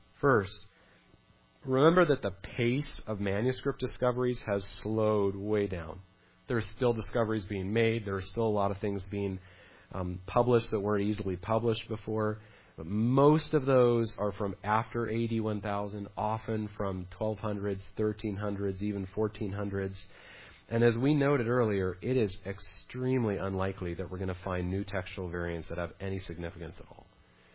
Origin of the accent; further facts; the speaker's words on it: Idaho, United States; This is at a place in my hometown, a wonderfully known, named North Tourist Park. We're very clever up there in Idaho. I drove by this hundreds, thousands of times when I was a kid.